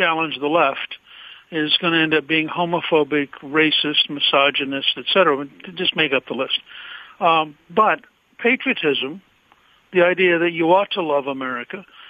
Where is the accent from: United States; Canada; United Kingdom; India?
United States; Well, as an American, I frankly condemn that and oppose